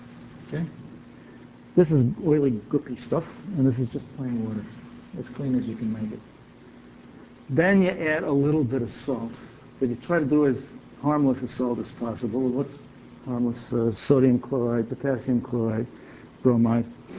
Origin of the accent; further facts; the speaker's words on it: New York, United States; I'm from New York, you don't have to be polite.